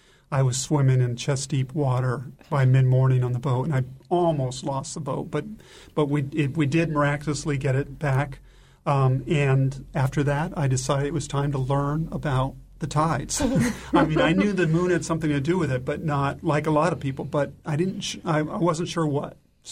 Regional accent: California, United States; Well, as you mentioned, I grew up on the Southern California coast, actually, surfing, sailing, diving.

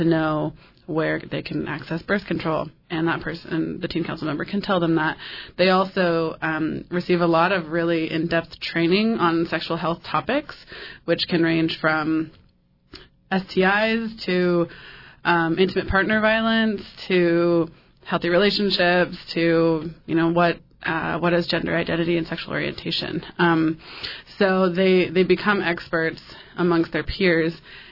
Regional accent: Juneau, Alaska, United States; I'm coming from an education background in rural Alaska and returning to my hometown of Juneau.

